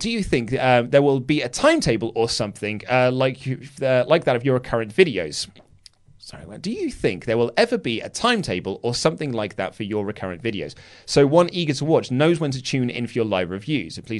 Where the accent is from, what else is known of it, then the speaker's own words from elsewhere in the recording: Glasgow, Scotland, United Kingdom; As I'm from Glasgow, I had the opportunity